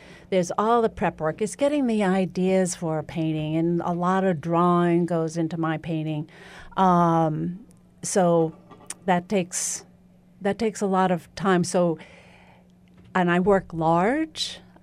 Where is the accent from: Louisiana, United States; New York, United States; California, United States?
New York, United States; Being a New Yorker, a lot of ideas come from my love of New York.